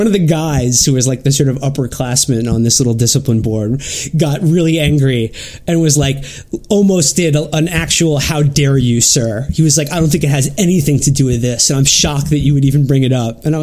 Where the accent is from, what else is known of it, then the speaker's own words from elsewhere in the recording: New York City, New York, United States; Well, I'm from New York City, and my whole family is from New York City.